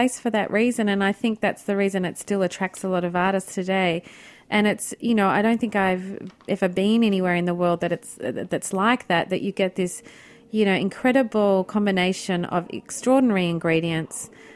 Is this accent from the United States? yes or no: no; Australia; as an Australian